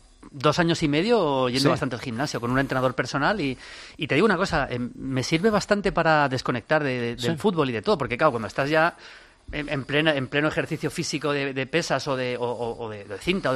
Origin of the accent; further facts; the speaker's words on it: Madrid, Community of Madrid, Spain; Sí, yo soy de Madrid. Mis padres son de Madrid. Y tres de mis cuatro abuelos son de Madrid.